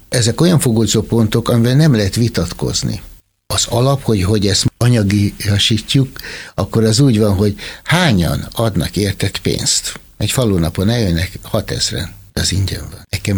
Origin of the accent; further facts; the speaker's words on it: Hungary; minden magyar olimpikon az enyém, én magyar vagyok